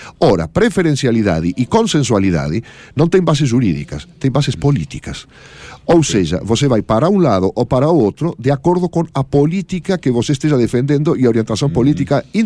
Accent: Argentina; Portuguese is a second language; now in Brazil; eu sou argentino, e isso já não preciso nem sequer esclarecer, certo? Porque está no meu sotaque, certo?

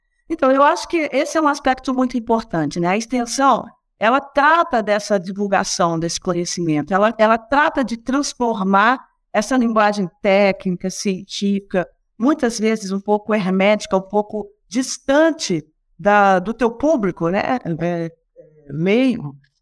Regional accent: Minas Gerais, Brazil; moved away as an adult; Bom, nascida e criada em Minas Gerais, me formei em biologia pela UFMG. No dia seguinte, entrei no avião pela primeira vez e vim para a Amazônia.

